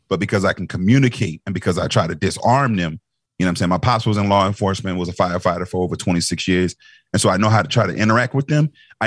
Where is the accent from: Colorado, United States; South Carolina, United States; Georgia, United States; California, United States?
South Carolina, United States; Charleston; because of how I grew up in Charleston, melting pot and all of that good stuff